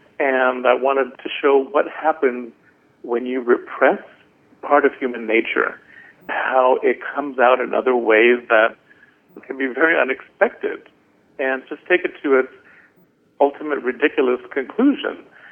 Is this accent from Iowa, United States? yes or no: no; California, United States; I remember the hot summers in the valley, and as a child, they were very long